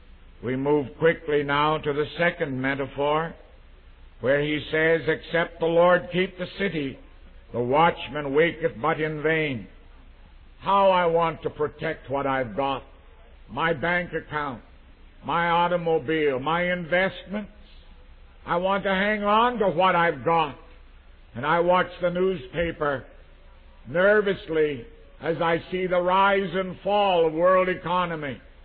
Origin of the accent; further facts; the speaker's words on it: United States; I come from America, where I'm afraid that our dedication leaves much to be desired.